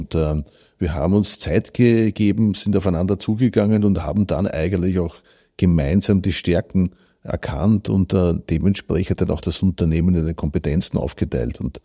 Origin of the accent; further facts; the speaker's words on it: Burgenland, Austria; ich bin im Burgenland aufgewachsen, aber wir sind uns unserer Herkunft schon sehr wohl bewusst.